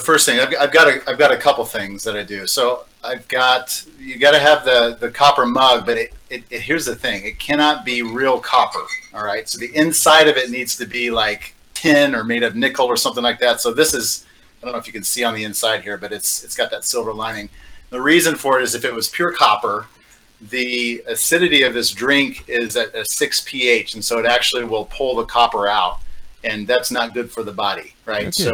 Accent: Colorado, United States; also born or lived in Tulsa / Dallas; so lived in, born and raised in Colorado, then went to Tulsa to go to college.

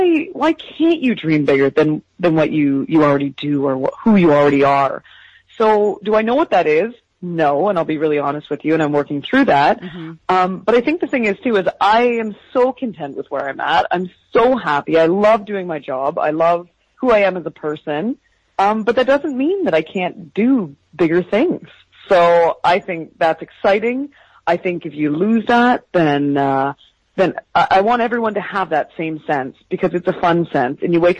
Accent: Canada; I'm Canadian

